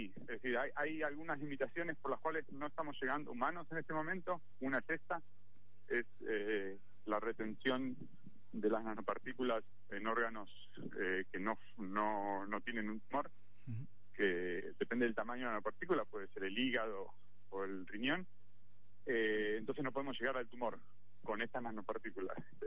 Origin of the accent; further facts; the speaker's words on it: Argentina; moved away as an adult; also born or lived in United States / Barcelona, Spain / Madrid, Spain / Chicago, United States; se habrán enterado que soy argentino y hice investigación en Argentina, hice mi doctorado en Estados Unidos, trabajé en Barcelona, en Madrid, también en Chicago.